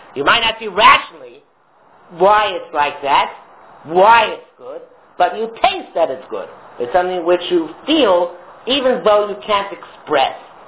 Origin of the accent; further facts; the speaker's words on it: Toronto, Ontario, Canada; There's where are you from? I'm from Toronto, right?